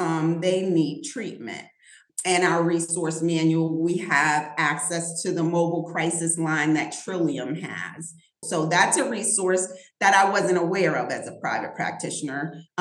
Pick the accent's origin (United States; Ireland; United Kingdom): United States; North Carolina; So even though I'm from Bertie County, this is where my family is from